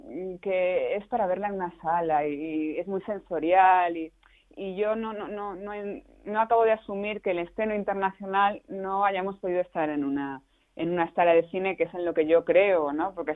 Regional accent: Extremadura, Spain; Sí, que es además la tierra de mis padres, de mi padre y de mis abuelos paternos, que yo también soy extremeña.

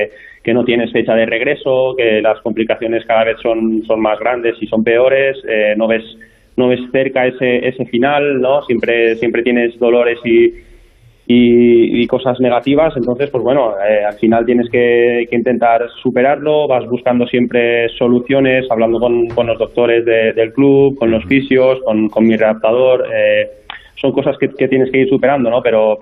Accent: Villarreal, Valencian Community, Spain; sobre todo porque hubo mucha gente también de mi pueblo, la gente de Villarreal, por supuesto, que me han apoyado

